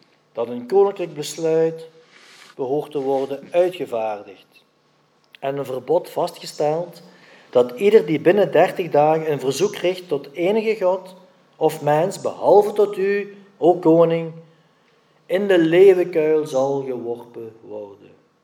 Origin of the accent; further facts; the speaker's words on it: Belgium; ik kom van België, maar ik denk in Nederland zou het niet anders zijn